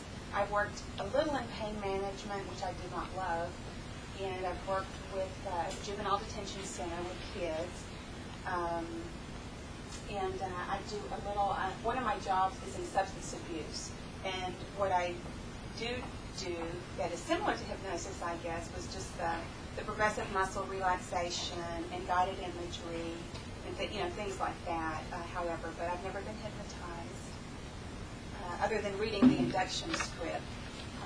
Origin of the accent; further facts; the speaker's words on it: Sugar Land, Texas, United States; I'm from Sugarland. That's near Houston.